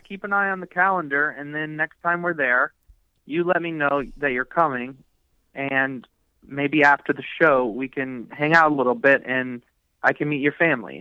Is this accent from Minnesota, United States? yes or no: yes; Minnesota, United States; we don't really go there very often since we're from Minnesota.